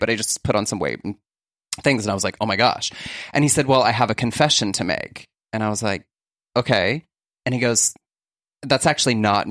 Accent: Texas, United States; I never like got into Teen Mom because it just, I'm from Texas.

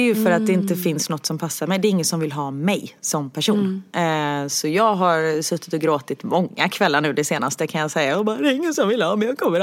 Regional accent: Gothenburg, Västra Götaland County, Sweden; Nej, jag är göteborgare.

